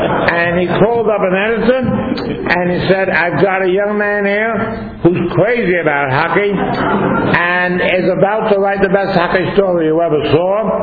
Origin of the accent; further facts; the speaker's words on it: Brooklyn, New York, United States; Baseball, I was from Brooklyn, I was a Brooklyn Dodgers fan.